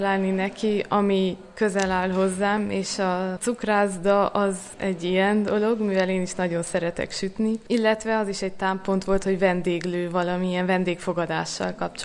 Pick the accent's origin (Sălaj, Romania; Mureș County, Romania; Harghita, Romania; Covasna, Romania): Harghita, Romania; Miercurea Ciuc; Igen, Csíkszeredából jöttem, ott a Nagy István Művészeti Líceumban érettségiztem, és Nagyszebenben a Jomminkó restaurálás szakán az alapképzést most fejeztem be.